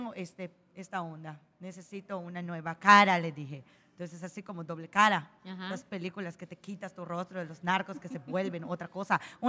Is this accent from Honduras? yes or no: no; Yucatán, Mexico; Como yo soy yucateca, yo yucatecos digo.